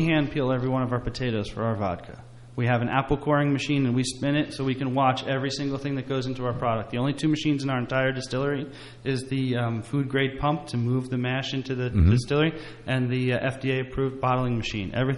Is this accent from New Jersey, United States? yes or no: no; Surgoinsville, Tennessee, United States; born or raised there